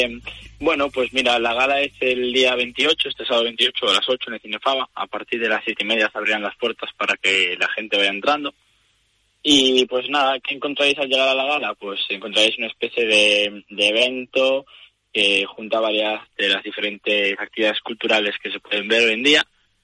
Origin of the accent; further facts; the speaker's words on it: Cacabelos, Castile and León, Spain; Sí, yo soy de Cacabelos.